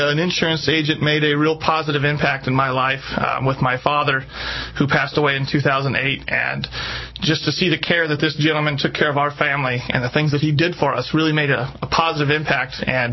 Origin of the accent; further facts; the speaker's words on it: Finley, Washington, United States; born and raised in the Tri-Cities, grew up in a small community just outside called Finley. Went to high school there and graduated in 96.